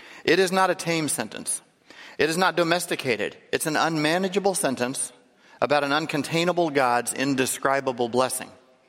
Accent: California, United States; I am from California, where this weather is a nice change of pace.

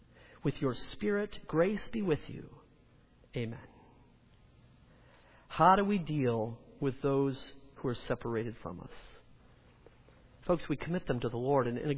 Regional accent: New York, United States; now in Minnesota, United States; I grew up in New York. My wife grew up in Hartford, Connecticut. We now live in Minnesota, but our children are going to college in South Carolina.

